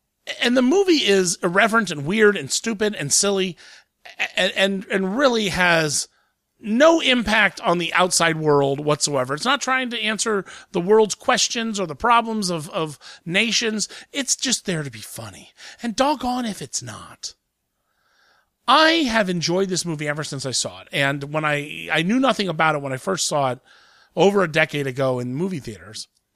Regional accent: Columbus, Ohio, United States; I mean, look, I'm from Columbus, Ohio.

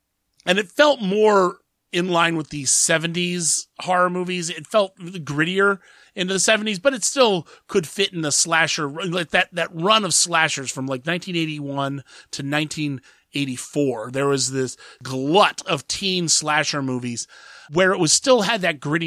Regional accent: Columbus, Ohio, United States; I come from Columbus, Ohio.

